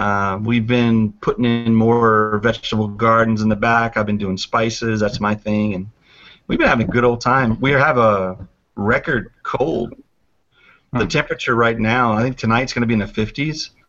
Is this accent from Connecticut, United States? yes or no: no; Louisiana, United States; also born or lived in Montreal, Canada / Columbus, Ohio, United States; I'm from Louisiana. I don't like hot ever. And then I lived in Montreal and Columbus, Ohio for a while.